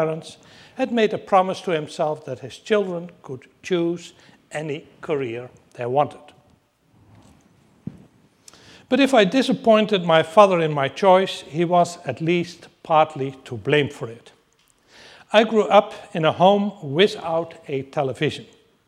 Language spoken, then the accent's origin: English; the Northeast, Netherlands; I grew up in the Dutch countryside in a small village in the northeast